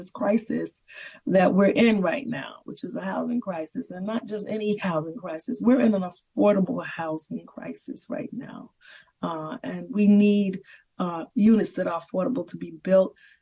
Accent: New York City, New York, United States; And our families, you know, growing up in the Harlem that I grew up in and how we raised our children

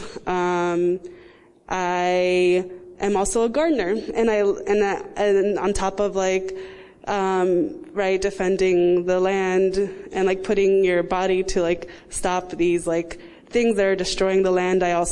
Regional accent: New York City, New York, United States; I was born and raised in Lenape territory, so-called New York City, and my family is from Quisqueya, Dominican Republic.

